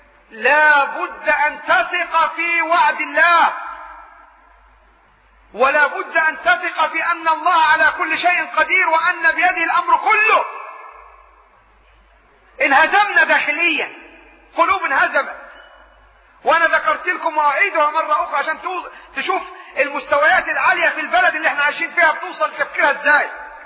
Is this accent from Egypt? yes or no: yes; Upper Egypt, Egypt; زي بلاد كثيرة عندنا في الصعيد، قريب بس عملنا الحمامات وترقينا شوية وبنينا بيوت وبقى عندنا حمامات